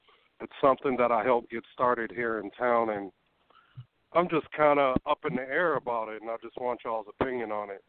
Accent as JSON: {"language": "English", "town": "Minneapolis", "region": "Minnesota", "country": "United States", "tie": "born or raised there", "lives_now": "Red Wing, United States", "said": "I'm out of Red Wing, Minnesota. Grew up in South Minneapolis."}